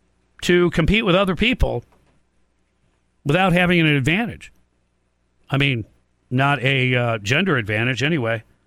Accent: Brooklyn, New York, United States; born there; Look, I was born in Brooklyn, the same place where Donald Trump's family comes from.

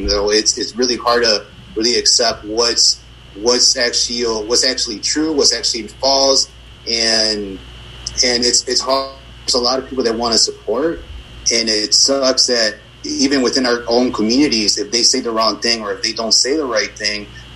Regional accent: Chicago, Illinois, United States; You know, I'm from Brighton Park, which is kind of a sleepy yet violent neighborhood. It's very different compared to, you know, Pilsen, Back of the Yards and other places.

